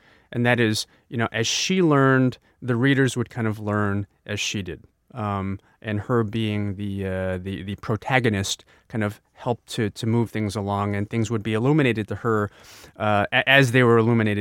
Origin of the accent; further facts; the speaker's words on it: Jiangsu, China; when I got to Shanghai and I told him I was from Sube